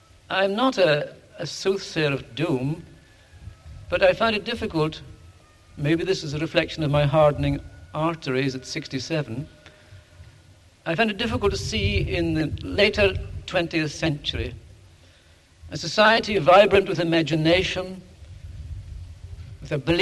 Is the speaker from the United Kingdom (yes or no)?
yes; Aberdeen, Scotland, United Kingdom; now in United States; and I'm from Aberdeen in Scotland